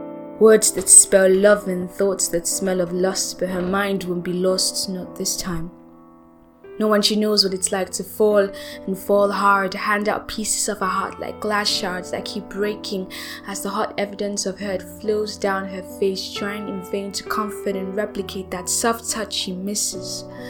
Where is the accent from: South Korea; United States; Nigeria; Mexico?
Nigeria; As a Nigerian spoken word artist, I deal with a lot of my emotions better by putting words down to express myself.